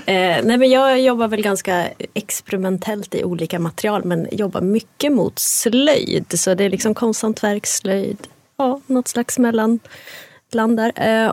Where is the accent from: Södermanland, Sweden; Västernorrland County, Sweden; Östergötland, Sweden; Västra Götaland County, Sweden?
Östergötland, Sweden; Norrköping; Jag är uppvuxen i Norrköping och liksom har alltid fått höra att det är så mycket kultur där.